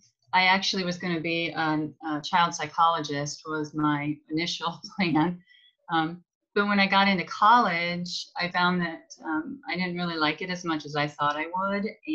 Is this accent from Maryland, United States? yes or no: no; Ohio, United States; born there; I was born in Northeast Ohio in the United States, and you know, I had a good family, middle class.